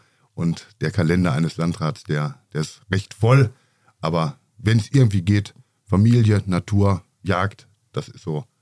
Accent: Bielefeld, North Rhine-Westphalia, Germany; born there; Wir kommen beide gebürtig aus Bielefeld in Ostwestfalen.

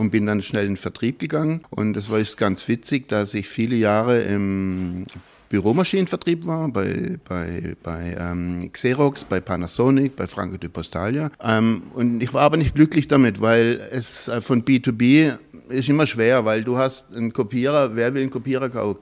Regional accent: Freiburg, Baden-Württemberg, Germany; vielleicht hört man es auch in meinem Dialekt, dass ich kein gebürtiger Hamburger und kein gebürtiger Berliner bin, sondern ich komme aus Freiburg, aus dem Schwarzwald und wohne aber seit 2015, wohne ich fest hier.

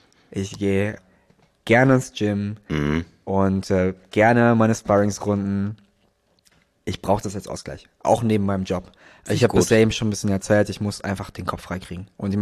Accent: Cologne, North Rhine-Westphalia, Germany; Wow, als Kölner, du, ich bin jetzt schon so lange in dieser Stadt.

